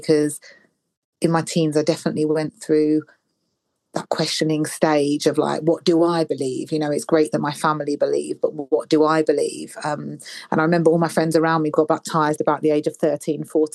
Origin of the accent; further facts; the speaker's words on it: London, United Kingdom; we're going to go back to my hometown where I'm from, London, like the best place ever.